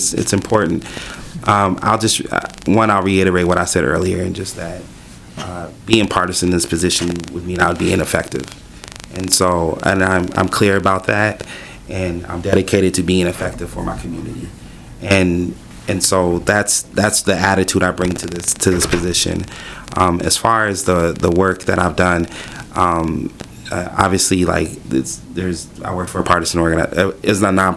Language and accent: English; Minneapolis, Minnesota, United States; I grew up in a Nigerian church. I grew up in the Phillips neighborhood, which is one of the most diverse communities in the state.